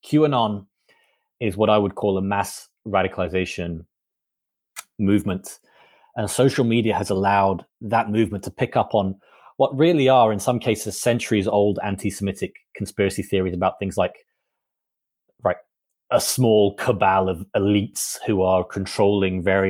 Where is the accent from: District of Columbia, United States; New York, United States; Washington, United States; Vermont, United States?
District of Columbia, United States; Washington; one that happened here in my hometown, I think in 2016, when somebody opened fire at a pizzeria